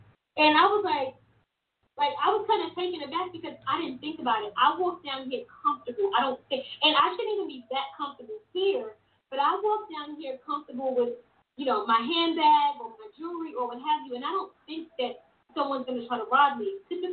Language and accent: English; New York, United States; I think that I have gotten more comfortable, you know, being here in the South than it was when I was growing up in New York.